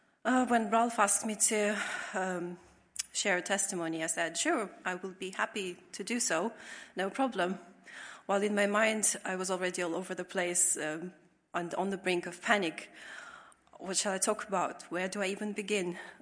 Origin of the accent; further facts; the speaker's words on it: Russia; also born or lived in Soviet Union; now in Moldova; So, like I said, I was born in the Soviet Union, more specifically in Russian Federation, and I was born into a Russian-Ukrainian family, which fell apart shortly after my arrival. So I lived in Russia together with my mother and older brother until 1991